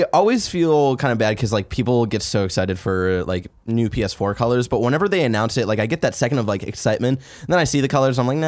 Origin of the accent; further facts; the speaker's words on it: Midwest, United States; We're from the Midwest, Andrew. You haven't met anybody who has that color.